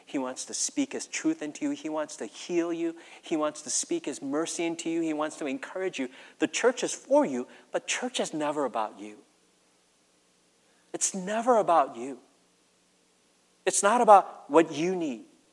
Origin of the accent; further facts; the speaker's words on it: Minnesota, United States; growing up in Minnesota, I was one of the few minorities right? In my high school, my district